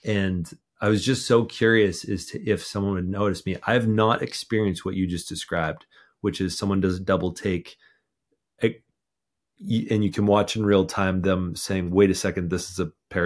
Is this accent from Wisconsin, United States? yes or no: no; Texas, United States; And I was in Austin, Texas. So I was like, all right, I can get recognized in my home state.